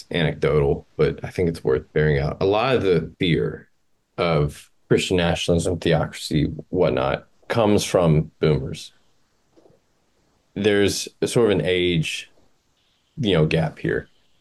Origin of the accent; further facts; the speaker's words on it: Sun Belt, United States; I grew up in the Sun Belt in the 90s and the aughts, and it was really cool.